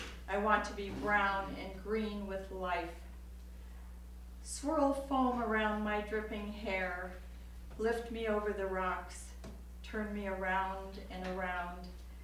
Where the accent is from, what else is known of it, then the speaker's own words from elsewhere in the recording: Whidbey Island, Washington, United States; I'm from Whidbey Island.